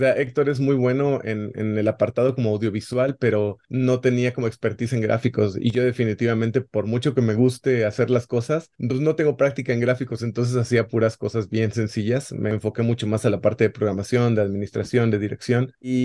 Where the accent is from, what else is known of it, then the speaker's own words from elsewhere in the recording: Veracruz, Mexico; Aquí en Xalapa, realmente está bastante cerca de mi pueblo natal, que se encuentra a unas 2 horas.